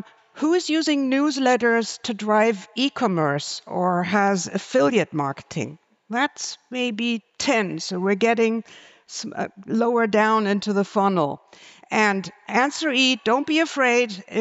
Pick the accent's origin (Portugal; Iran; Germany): Germany; English is a second language; now in United States; I got permission to speak English, even though I'm German, but I'm also American. I live in the US.